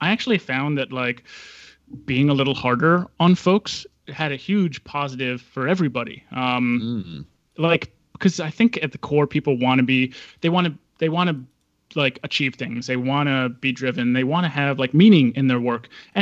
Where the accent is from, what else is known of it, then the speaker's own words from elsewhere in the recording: Washington, United States; I'm from Washington, so two great years of RG3